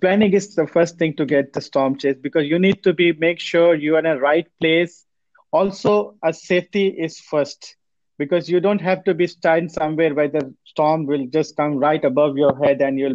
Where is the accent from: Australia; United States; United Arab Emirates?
United Arab Emirates; Dubai; I was born and brought up in Dubai.